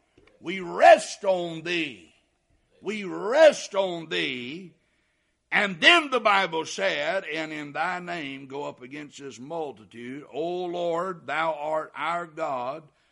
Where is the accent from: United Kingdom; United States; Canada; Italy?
United States; Walhalla, South Carolina; And when I was raised in Walhalla, South Carolina